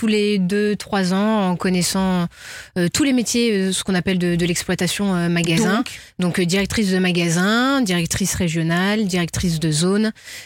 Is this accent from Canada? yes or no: no; Nevers, Bourgogne-Franche-Comté, France; J'ai grandi à Nevers, en Bourgogne.